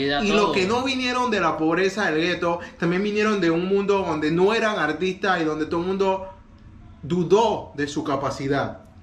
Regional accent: Panama; por lo menos si, mira, como panameño, si no te gusta la música

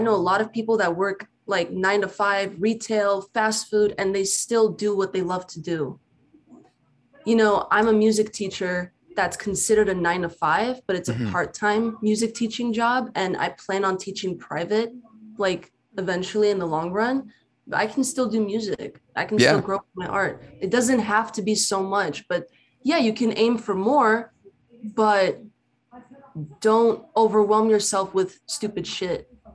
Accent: Wildomar, California, United States; I'm from Wildomar. No one knows where the fuck Wildomar is.

